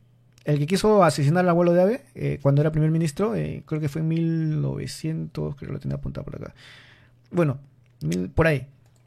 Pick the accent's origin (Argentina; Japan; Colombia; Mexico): Japan; Saitama; No, yo soy de Saitama. Yo vivo en Saitama